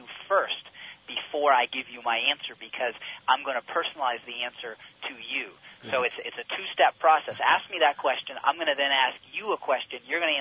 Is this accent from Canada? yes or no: yes; Canada; I'm just a guy. I'm just a Canadian, and I struggle just like everybody else.